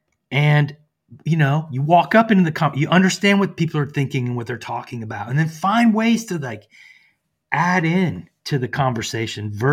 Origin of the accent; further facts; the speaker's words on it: the South, United States; because I'm from the South, I just thought, oh, he didn't hear me.